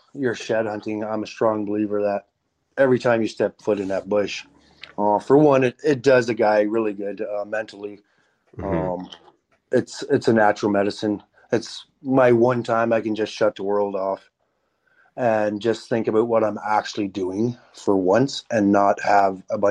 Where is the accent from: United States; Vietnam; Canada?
Canada; Newfoundland and Labrador; hey, I'm from Newfoundland. Can I hunt?